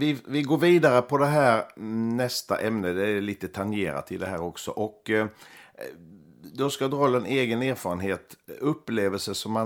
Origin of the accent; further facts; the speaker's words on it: Sweden; Men som svensk har man också känt ibland att det här blir overcoaching.